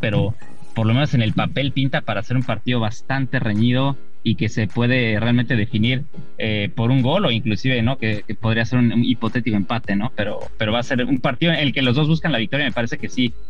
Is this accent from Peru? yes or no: no; Mexico; yo igual como mexicano